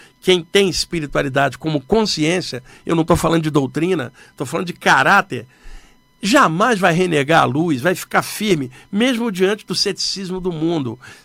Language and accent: Portuguese; Rio de Janeiro, Brazil; Não, eu vim da Baixada Fluminense, no Rio de Janeiro. É da onde eu vim